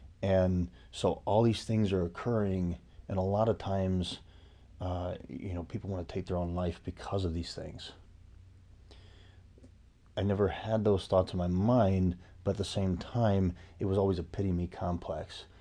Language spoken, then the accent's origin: English; Mishawaka, Indiana, United States; I'm from Mishawaka, Indiana.